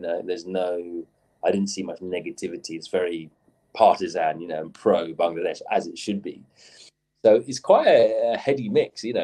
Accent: London, United Kingdom; because I'm a city boy, you know, so I'm from London. I like the big city.

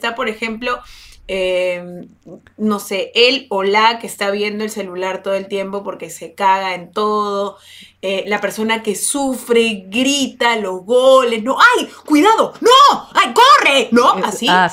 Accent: Peru; Porque yo soy peruana y ellos, pucha, juegan por Perú

